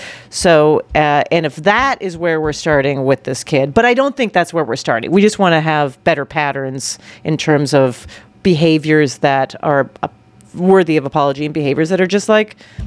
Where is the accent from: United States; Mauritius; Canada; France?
Canada; Also, I grew up in Canada.